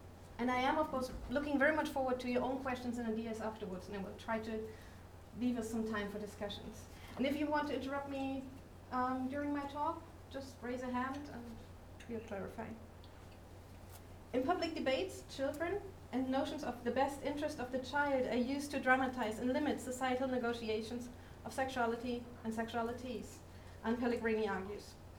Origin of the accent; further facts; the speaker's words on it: Germany; English is a second language; now in Sweden; I'm teaching and working in Sweden, but I come from Germany.